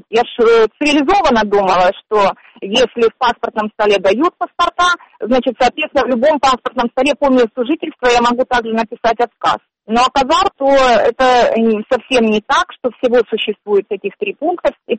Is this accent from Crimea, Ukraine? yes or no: yes; Crimea, Ukraine; born there; Моя родина – это Крым, Украина, но никак не Россия. Я родилась в Крыму, и мои глубокие корни находятся в Крыму. И планирую прожить оставшуюся жизнь.